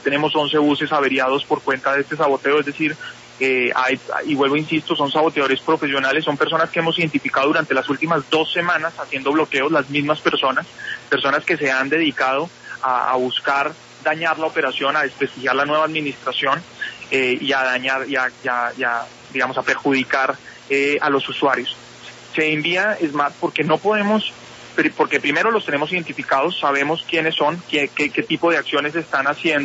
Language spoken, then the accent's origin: Spanish; Bogotá, Colombia; no podemos permitir como bogotanos, como ciudadanos